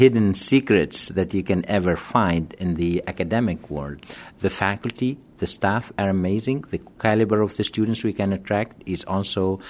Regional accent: Tunisia; moved away as an adult; also born or lived in Minnesota / Quebec City / Hong Kong / Switzerland; now in Tampa, United States; See, I'm originally from Tunisia, then went to the University of Minnesota, moved to Laval University in Quebec City.

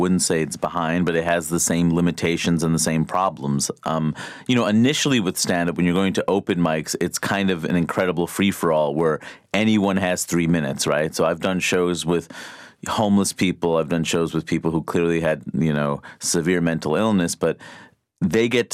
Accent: Queens, New York, United States; You know, growing up in Queens, New York, you know, being a human who's comfortable in my skin, it's a weird thing.

